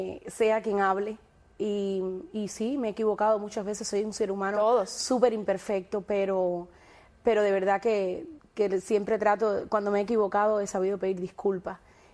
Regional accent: Cuba; como todos los cubanos que estamos fuera de Cuba

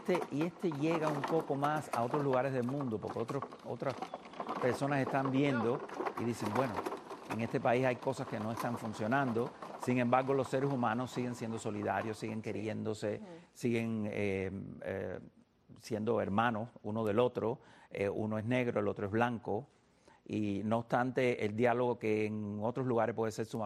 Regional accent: Cuba; lo afortunados que somos otros cubanos

